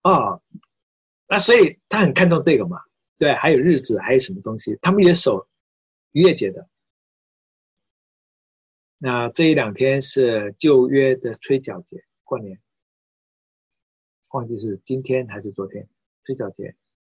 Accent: Fujian, China; 如果你是福建闽南人，跟我一样的话，我就用福建话来念的话呢

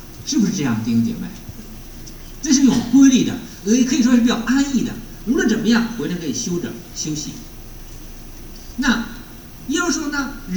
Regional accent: Liaoning, China; moved away as an adult; also born or lived in Harbin; 我是从国内来的，我是辽宁人，啊，后来是到哈尔滨工作，然后，20年前过来的，留学过来的。

